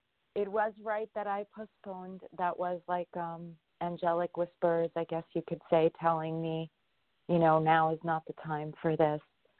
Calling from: New York, United States; Hello. I'm in New York

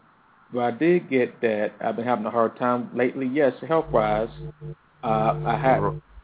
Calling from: Las Vegas, Nevada, United States; I'm calling from Las Vegas.

